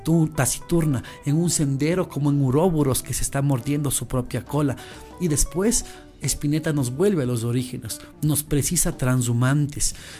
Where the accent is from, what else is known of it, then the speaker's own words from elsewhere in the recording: Píllaro, Tungurahua, Ecuador; que es en el cantón Píllaro, de allá de donde yo soy, allá en donde vivo.